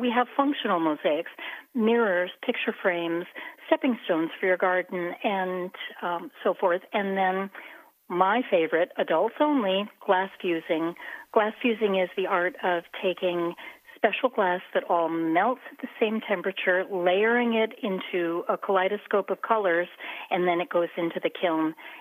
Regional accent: Kalamazoo, Michigan, United States; So I'm from Kalamazoo originally

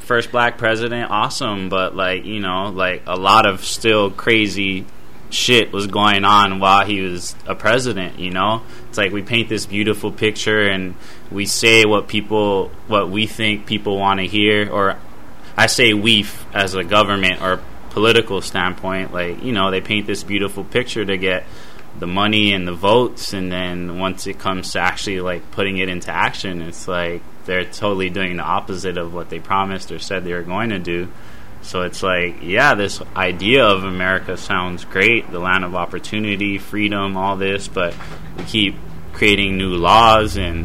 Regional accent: Waikiki, Hawaii, United States; I grew up in Waikiki my whole life, so I'm in the heart of all the development and new buildings and tourism and all

